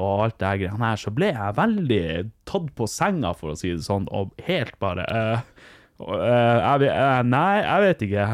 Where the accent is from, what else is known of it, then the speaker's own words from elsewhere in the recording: Vardø, Finnmark, Norway; jeg er jo fra Vardø, var på besøk hos mutteren som bodde i Vadsø da.